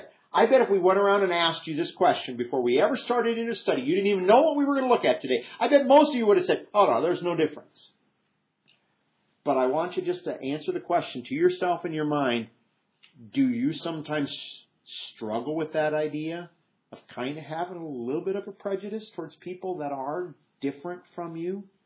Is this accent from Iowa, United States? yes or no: yes; Iowa, United States; You know what I grew up with hearing when I grew up in Iowa?